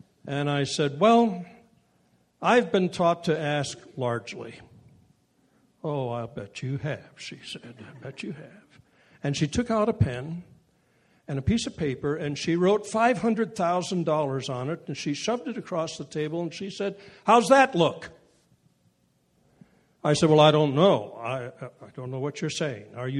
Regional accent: California, United States; and I had just taken a very troubled church in the Detroit area of Michigan, and it was winter, and we're from California.

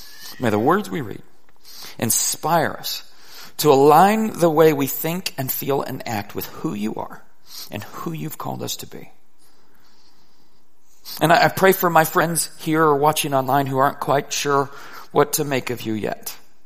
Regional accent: Oklahoma, United States; Most of you know I grew up in Oklahoma, which is home to the Oklahoma Sooners, one of the nation's finest football programs.

